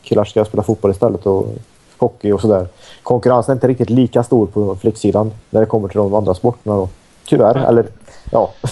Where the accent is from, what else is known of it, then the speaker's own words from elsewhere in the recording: Forshaga, Värmland, Sweden; Och så hade vi det i Forsara där jag växte upp.